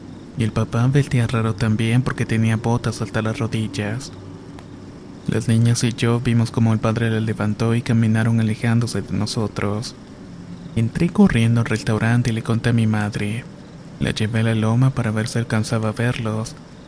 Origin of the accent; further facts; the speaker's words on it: Texcoco, State of Mexico, Mexico; Soy originaria de Texcoco y esto me sucedió a los 12 años.